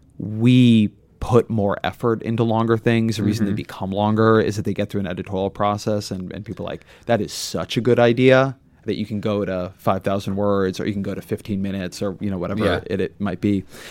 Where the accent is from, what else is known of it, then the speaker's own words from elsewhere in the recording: California, United States; I come from California.